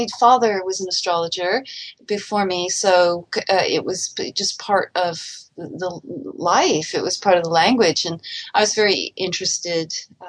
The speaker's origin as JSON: {"language": "English", "town": "Santa Cruz", "region": "California", "country": "United States", "moved": "yes", "said": "I'm from Santa Cruz, California, and there are things like the mountains so close to the sea and that green color of the ocean and kelp."}